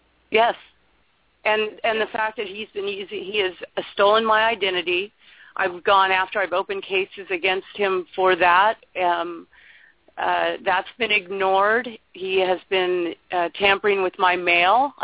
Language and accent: English; California, United States; I'm from California